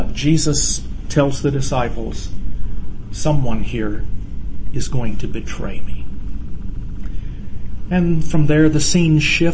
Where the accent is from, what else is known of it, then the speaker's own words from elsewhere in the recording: the South, United States; The denomination in which Gary and I grew up down in the South